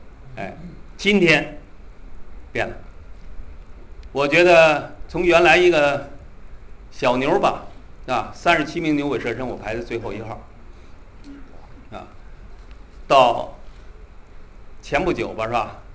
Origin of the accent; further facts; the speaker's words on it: Beijing, China; also born or lived in Tianjin; 我生在天津，长在北京。北京呢，我在北京师大一附小学时候学习